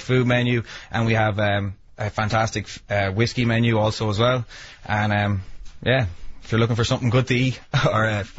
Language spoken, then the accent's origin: English; Ireland; I know I'm biased, obviously, because I'm Irish.